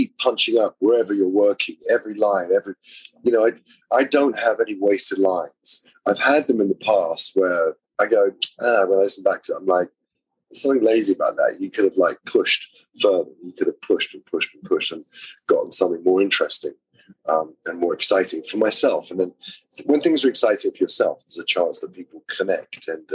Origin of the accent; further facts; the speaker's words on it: London, United Kingdom; I'm from London. I'm from the streets of London.